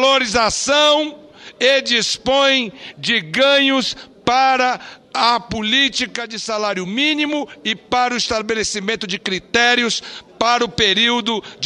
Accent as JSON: {"language": "Portuguese", "region": "Amazonas", "country": "Brazil", "said": "Venho do Amazonas, aonde, no interior do nosso estado, não temos a realidade de prefeituras que possam pagar salários mínimos"}